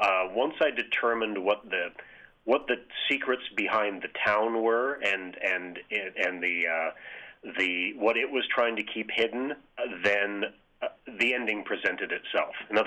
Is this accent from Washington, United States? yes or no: yes; Seattle, Washington, United States; I had wanted to take Van out of his usual environs of Seattle, which is my hometown, as you said